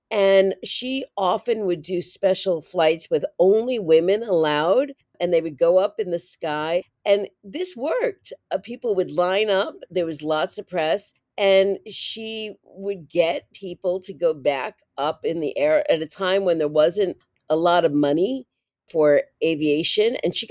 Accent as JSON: {"language": "English", "town": "New York City", "region": "New York", "country": "United States", "tie": "born or raised there", "said": "We're in my hometown of New York City, where you're speaking to me."}